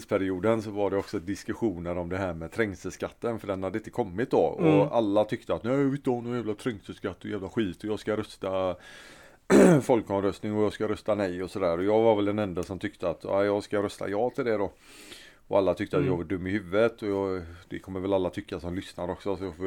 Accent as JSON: {"language": "Swedish", "town": "Gothenburg", "region": "Västra Götaland County", "country": "Sweden", "said": "men vi är ju göteborgare"}